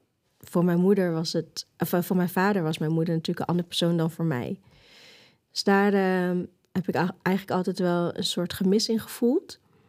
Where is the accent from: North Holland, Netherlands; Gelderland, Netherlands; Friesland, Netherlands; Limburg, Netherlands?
Gelderland, Netherlands; Vaassen; Ja, ik ben enig kind. Dus het was eigenlijk altijd mijn ouders en ik. En ik kom uit Vaassen. Daar ben ik ook geboren. En mijn ouders en ik zijn Molukkers. Mijn ouders zijn wel gewoon in Nederland geboren. En ik ben dus thuis geboren in Vaassen. En eigenlijk hebben we altijd daar gewoond.